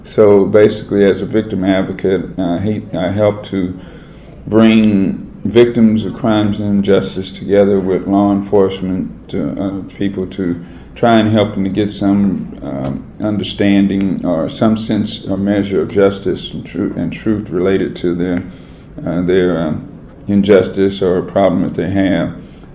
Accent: Kansas City, Missouri, United States; also born or lived in Topeka, Kansas; now in Kansas, United States; I was conceived in Kansas City, Kansas, and I was born in Topeka, Kansas, and then the first 12 years was in Kansas City, Missouri.

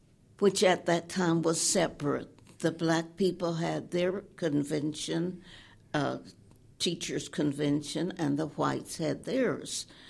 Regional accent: Kansas City, Missouri, United States; born there; Well, I was born here in Kansas City, Missouri. I am a twin. And we were born at 2731 Vine Street in the kitchen.

